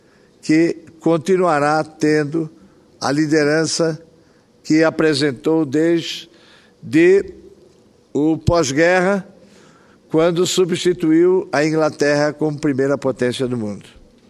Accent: Brazil; em mim como brasileiro, em mim como homem público, em mim como senador

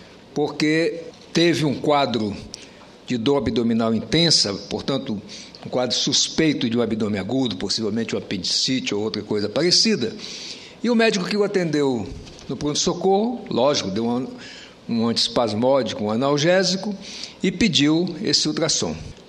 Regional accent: Roraima, Brazil; Mas no meu estado, lamentavelmente, eu lamento mesmo até como roraimense e como médico dizer isso, está um caos total.

